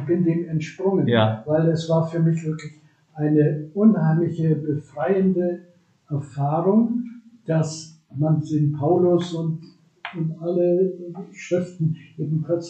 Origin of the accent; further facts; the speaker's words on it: Winsbach, Bavaria, Germany; Also gleich nach dem Gymnasium in Winsbach, wo ich groß geworden bin.